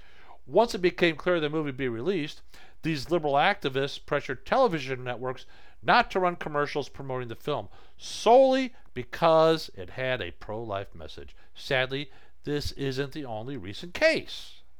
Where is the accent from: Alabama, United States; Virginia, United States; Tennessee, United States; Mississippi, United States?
Alabama, United States; They recently announced that I was running for the U.S. Senate in my home state of Alabama.